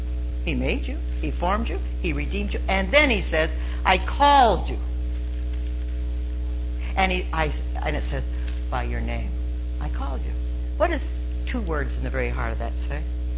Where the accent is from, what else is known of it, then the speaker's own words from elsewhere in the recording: Southern United States, United States; And I being a Southerner, all my life, I heard my mother or my father or both say